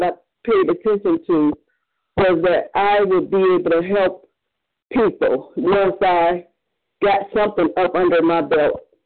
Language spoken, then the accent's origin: English; Cleveland, Ohio, United States